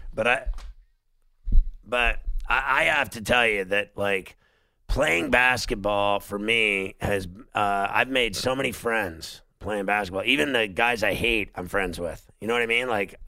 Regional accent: Pittsburgh, Pennsylvania, United States; I grew up in Pittsburgh.

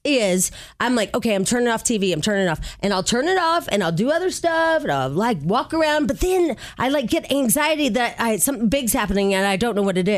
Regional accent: Illinois, United States; Because because I'm from Illinois, I'm on a lot of group chats about Illinois and different websites.

